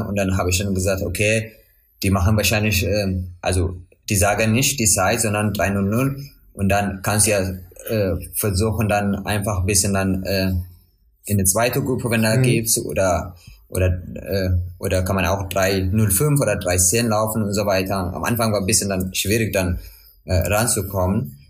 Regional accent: Eritrea; Wir sind ja fast ein Land und ich komme ja aus Eritrea.

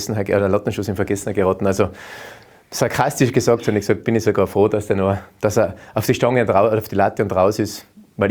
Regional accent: Austria; Also das ist ja bei uns in Österreich modern.

